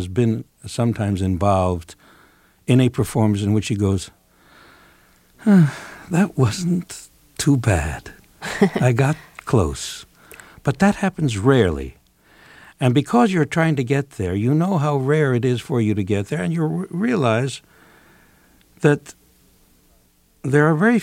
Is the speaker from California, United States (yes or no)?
yes; San Francisco, California, United States; When I grew up in San Francisco, to be a member of the San Francisco Symphony